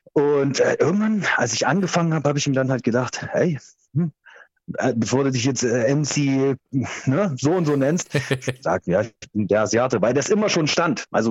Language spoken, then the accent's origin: German; Sohland an der Spree, Saxony, Germany; Bei Bautzen in einem kleinen Dorf namens Soland an der Spree, an der tschechischen Grenze, genau.